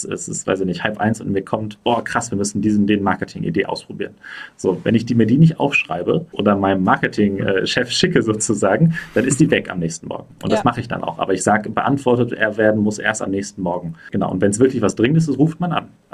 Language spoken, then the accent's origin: German; Germany; Ich darf das vielleicht als Deutscher auch sagen. die ganze Familie ist bei mir alles irgendwie deutsch.